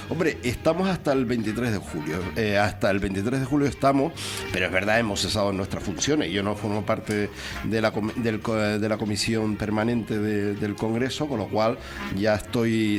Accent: Canary Islands, Spain; yo soy de Canaria.

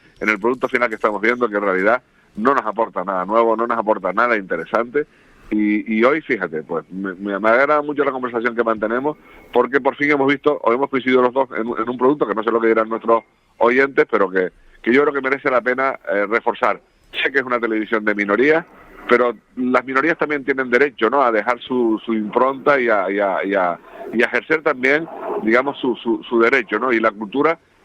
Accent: Canary Islands, Spain; una versión descafeinada de cómo somos los canarios

